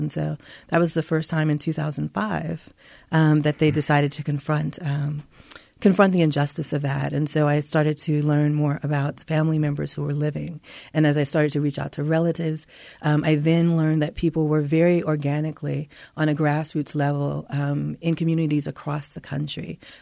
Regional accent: Mississippi, United States; And I'm from Mississippi, where lynching terror was pervasive.

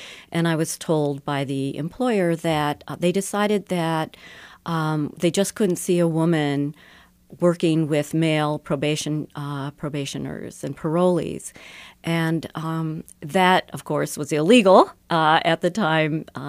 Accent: Madison, Wisconsin, United States; also born or lived in Oberlin; I'm from Madison, Wisconsin. My father was a professor at the University of Wisconsin, and I grew up in Madison. I was born originally in Oberlin, Ohio, where my father taught.

